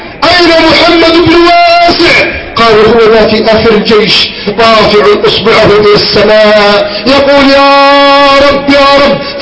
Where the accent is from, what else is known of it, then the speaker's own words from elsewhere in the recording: Egypt; بلدنا مصر